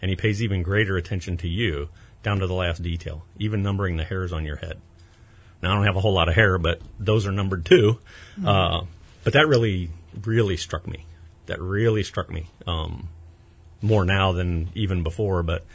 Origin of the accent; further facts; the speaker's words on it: Cincinnati, Ohio, United States; Well, I was raised in Cincinnati, as I told you. My grandmother was Christian. We never went to church as kids.